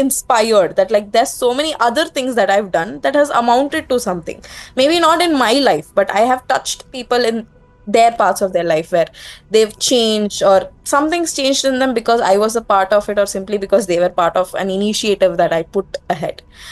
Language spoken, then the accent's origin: English; South India, India; I am from South India.